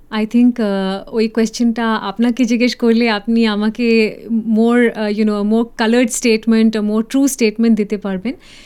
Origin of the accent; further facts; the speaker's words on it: Kolkata, West Bengal, India; আসলে আমি কলকাতার লোক, কিন্তু কলকাতায় কোনো দিন থাকিনি, কেননা আমার বাবা আমিতে ছিলেন, তো যেমন হয় দু বছর এদিকে দু বছর ওদিকে।